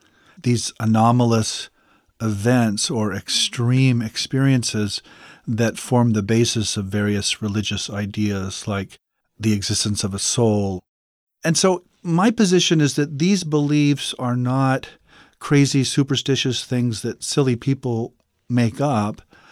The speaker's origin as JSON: {"language": "English", "region": "Nebraska", "country": "United States", "tie": "born or raised there", "said": "I grew up in Nebraska in a farming community. I wasn't particularly religious as a boy. I grew up Roman Catholic."}